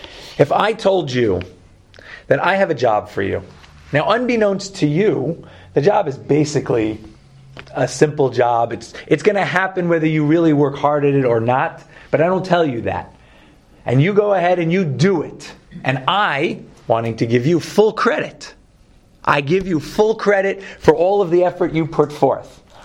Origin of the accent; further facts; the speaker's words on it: Brooklyn, New York, United States; accent: Brooklyn; Sorry, my Brooklyn accent gets in there sometimes.